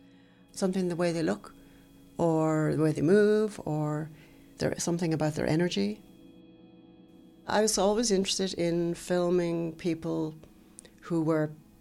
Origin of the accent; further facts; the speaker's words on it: Ulster, Ireland; when I was growing up in Donegal and I was that age in my teenage years, I used to religiously watch Ready, Steady, Go and Top of the Pops.